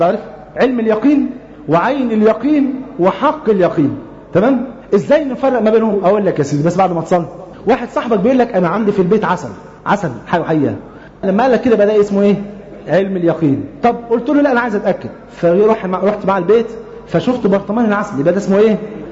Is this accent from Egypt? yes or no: yes; Upper Egypt, Egypt; المفروض التقديرات اللي عندكم هنا في القاهرة تبقى غير التقديرات اللي عندنا في الصعيد.